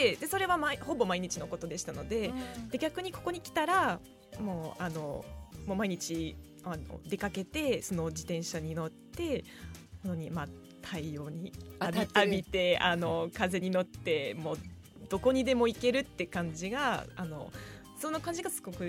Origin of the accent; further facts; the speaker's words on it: northern France, France; Japanese is a second language; now in Japan; ちょっと私北フランスの出身なので